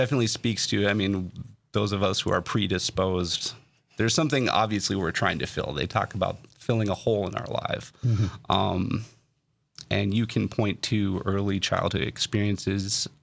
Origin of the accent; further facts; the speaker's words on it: Fargo, North Dakota, United States; Well, I grew up in Fargo, West Fargo, that area. Lived there for most of my... pretty much right up till adulthood.